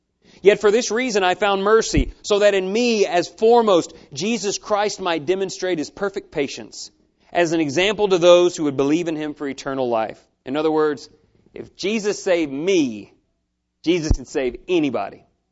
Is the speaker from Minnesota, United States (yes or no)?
no; Humble, Texas, United States; I grew up worshiping in Humble, Texas, and the preacher there was and is Mr. Steve Fontenot.